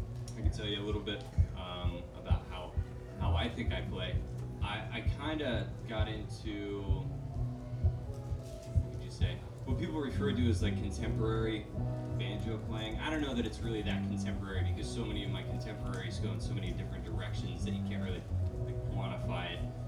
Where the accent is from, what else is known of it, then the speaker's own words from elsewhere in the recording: Missoula, Montana, United States; I'm from Missoula, so I don't really know.